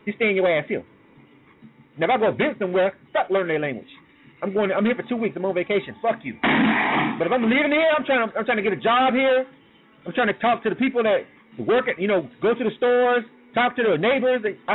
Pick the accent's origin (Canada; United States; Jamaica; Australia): United States; the South; And I'm born and raised in the South. I've been in every state in the South.